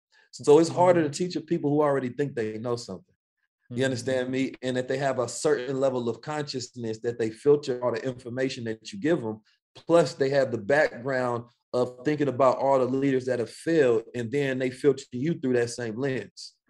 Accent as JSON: {"language": "English", "town": "St. Louis", "region": "Missouri", "country": "United States", "also_born_or_lived": "Oakland", "said": "And I'm like, no, I'm from St. Louis and Oakland."}